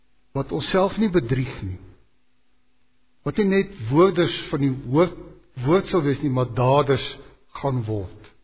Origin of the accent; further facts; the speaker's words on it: Sabie, Mpumalanga, South Africa; Ek het in Sabi groot geword, in die dae toe daar een fotum was voor die erediens.